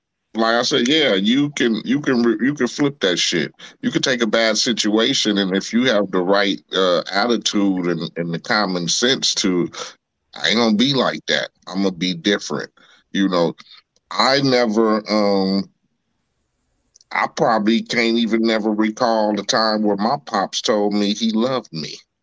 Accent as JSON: {"language": "English", "town": "Compton", "region": "California", "country": "United States", "tie": "born or raised there", "said": "But me growing up in Compton and gang infested and moms, you know, going through the divorce and all that other shit, and we living in the hood and all"}